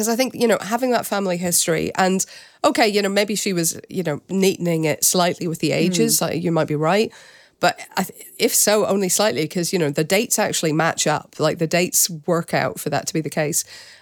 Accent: Northern Ireland, United Kingdom; In my hometown in Northern Ireland, in the Catholic Church, they used to bring in, and brace yourself here, Charlotte, a Protestant man to sing that song

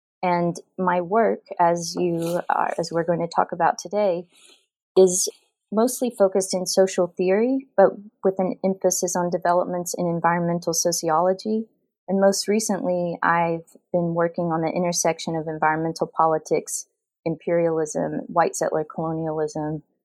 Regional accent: Oklahoma, United States; So I'm actually from Oklahoma, so I'm from one of the original Dust Bowl states.

